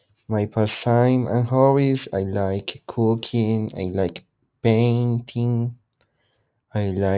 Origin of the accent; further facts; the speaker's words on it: Medellin, Antioquia, Colombia; born there; English is a second language; I am 36 years old. I was born in Medellin. I was born on 10 February 1988. I live in Medellin, Colombia.